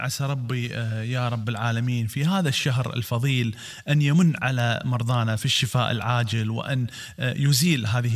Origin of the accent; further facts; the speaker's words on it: Kuwait; هذا المركز اللي إحنا نعتز فيه ونفتخر فيه ككويتيين